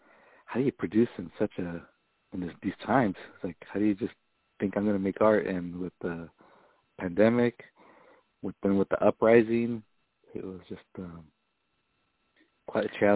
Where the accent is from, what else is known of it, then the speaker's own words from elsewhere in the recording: Oceanside, California, United States; even where I grew up in Oceanside, even though there was a lot of different ethnicities in the neighborhood